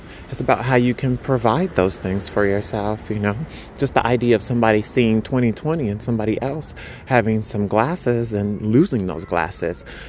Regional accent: New York, United States; Like, how could you be a New Yorker and not learn that, right? So I think like as a New Yorker, we're privileged in that way.

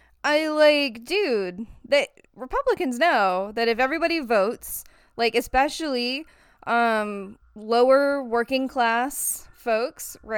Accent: Georgia, United States; moved away as an adult; now in Oregon, United States; So actually, what's really interesting about this is I'm born and raised in Georgia, right? And I moved out to Oregon last year.

